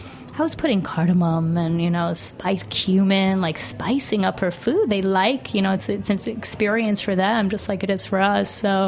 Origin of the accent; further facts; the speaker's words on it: New York City, New York, United States; I grew up in the West Village.